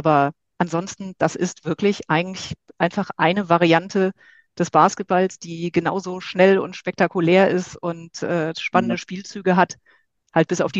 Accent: Rhineland, Germany; Damals noch im Rheinland, wo ich aufgewachsen bin, habe ich Fußgängerbasketball, wie ich ja mittlerweile sage, gespielt.

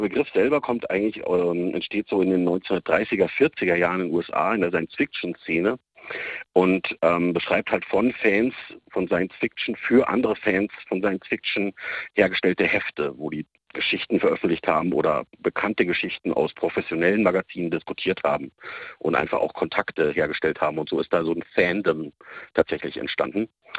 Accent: Weilheim in Oberbayern, Bavaria, Germany; ich bin so Anfang der 90er Jahre, habe ich meine Jugend Weilheim in Oberbayern verlebt

